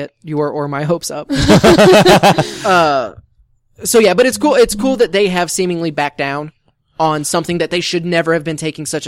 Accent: Missouri, United States; I am too.

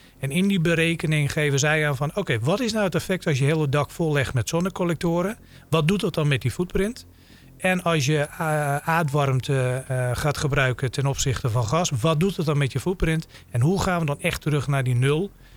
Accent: Netherlands; We weten allemaal dat we als Nederlanders buitenlanders zitten en zeggen, of Nederland komen, dat ze zeggen, dan zal het wel goed zijn.

